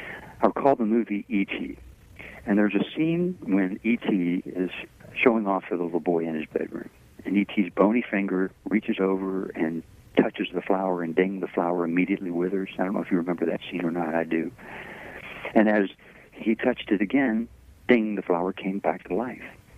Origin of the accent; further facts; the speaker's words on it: Kentucky, United States; She was raised in South Carolina. I was raised in Kentucky.